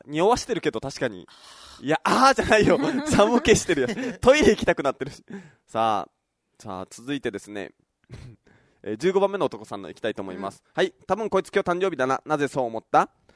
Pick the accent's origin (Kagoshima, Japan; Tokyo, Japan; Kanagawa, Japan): Kagoshima, Japan; accent: Kagoshima dialect; すいません鹿児島弁が出ちゃってます